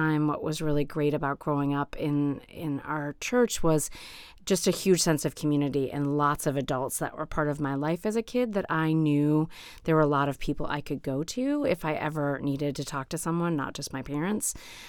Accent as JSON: {"language": "English", "region": "Rhode Island", "country": "United States", "tie": "born or raised there", "said": "So I grew up Lutheran in Rhode Island, so this is not a new faith for me."}